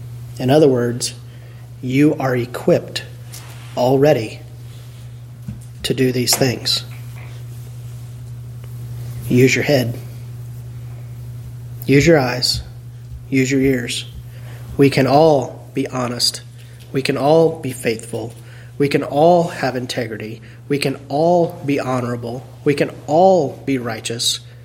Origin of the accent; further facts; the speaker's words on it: Hazelwood, United States; That's 700 people that I had influence on in my little town growing up in Hazelwood.